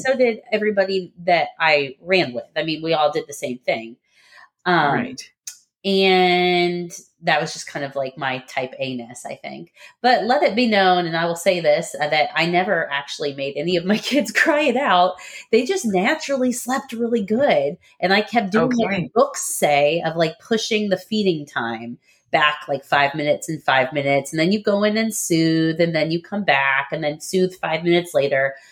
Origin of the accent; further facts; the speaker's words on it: California, United States; for my first three children, we're from California